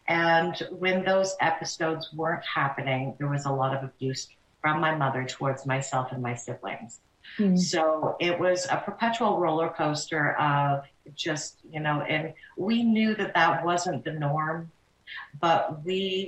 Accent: Toronto, Ontario, Canada; I did. I grew up in Toronto, Ontario.

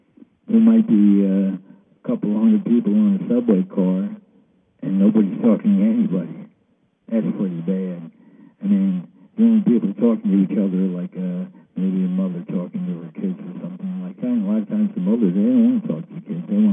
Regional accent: New York City, New York, United States; I'm in from New York City, I ride the subways all the time.

